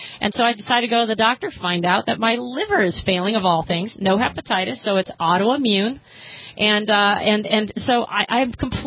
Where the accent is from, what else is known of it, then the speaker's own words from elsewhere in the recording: Michigan, United States; now in New York, United States; I came from Michigan, actually